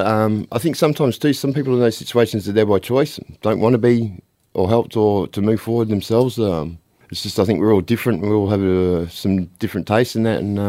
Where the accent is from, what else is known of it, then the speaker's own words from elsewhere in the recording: Western Australia, Australia; now in Adelaide, Australia; WA. So I've only been over here for about the last 12 months.